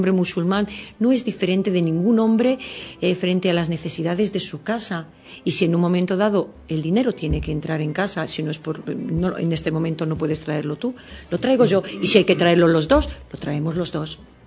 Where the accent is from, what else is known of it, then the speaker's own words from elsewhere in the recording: Spain; yo soy española, musulmana conversa, y vengo de una familia cristiana.